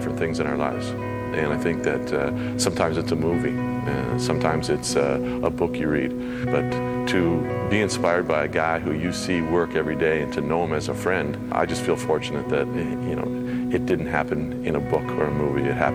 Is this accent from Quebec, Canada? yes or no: no; Niagara Falls, Ontario, Canada; The day after, he came to Niagara Falls, my hometown.